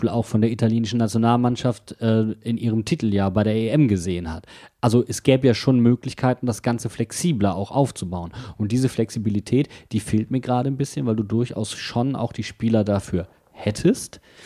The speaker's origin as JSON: {"language": "German", "region": "North Rhine-Westphalia", "country": "Germany", "said": "Ich komme aus Nordrhein-Westfalen"}